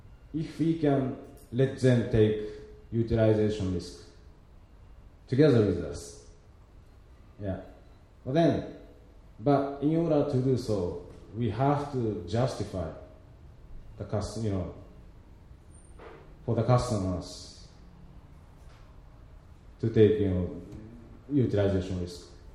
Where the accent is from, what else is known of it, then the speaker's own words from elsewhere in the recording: Japan; English is a second language; now in Sweden; I'm Japanese. I'm from Japan, but coming from Sweden.